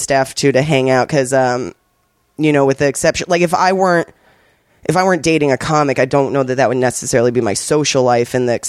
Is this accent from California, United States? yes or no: yes; Hermosa Beach, California, United States; I shouldn't say L.A. I'm from Hermosa Beach. So it's like, that's definitely it's a way more towny place.